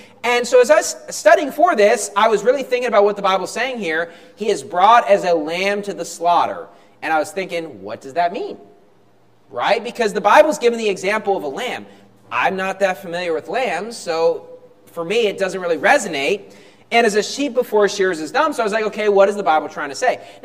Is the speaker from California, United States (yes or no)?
no; West Virginia, United States; And I can say that I grew up in West Virginia, but I did not really grow up in the country. I grew up near the country, but I grew up in the city.